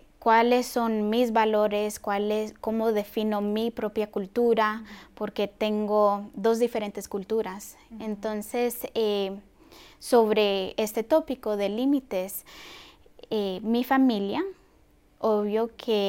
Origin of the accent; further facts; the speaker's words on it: Miami, Florida, United States; mi familia es de Honduras. Yo fui la única que nací acá en Miami. Y bueno, crecí en una familia que todavía sostiene la cultura hondureña